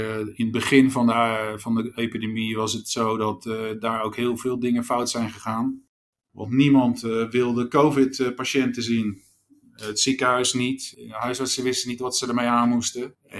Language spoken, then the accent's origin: Dutch; Netherlands; Nou, kijk, wat ik zeg, ik ben Hollander